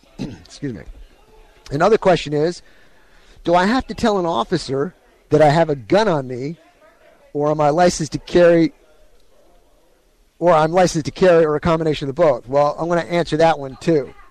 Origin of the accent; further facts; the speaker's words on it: Cameron, United States; Out in Cameron, my hometown, Grace Church is having a special family fun festival today.